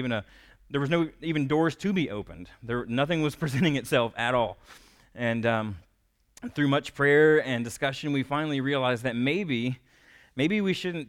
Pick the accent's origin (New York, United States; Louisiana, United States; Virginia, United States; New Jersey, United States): Virginia, United States; since we are from the South, we're from Southern Virginia, born and raised.